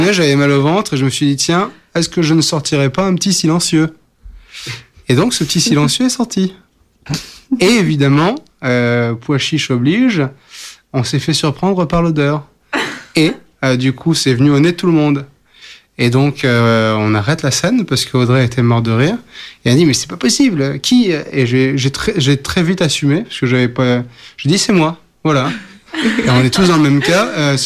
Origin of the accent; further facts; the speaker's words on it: France; Mais ouais, mais Dieu sait que je suis français